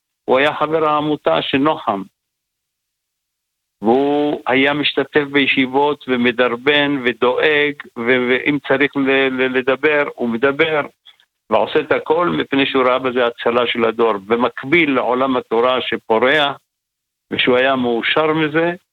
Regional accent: Kfar Saba, Central District, Israel; אני גדלתי בכפר סבא, עיר של מפאי.

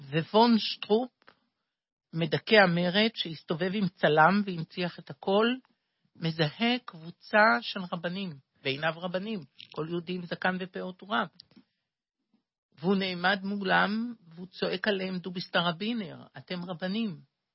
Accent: Tel Aviv, Tel Aviv District, Israel; כן, שם גדלתי

